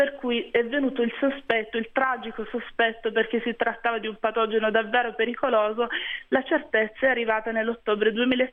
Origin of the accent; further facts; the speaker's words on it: Apulia, Italy; come giornalista e come salentina